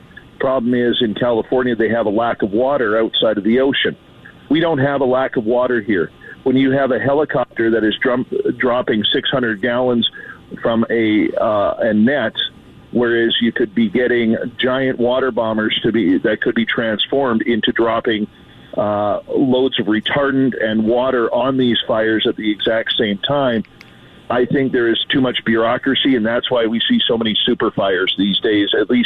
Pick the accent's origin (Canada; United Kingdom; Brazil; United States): Canada; And I apologize, being Canadian, for all the forest fire smoke you guys are getting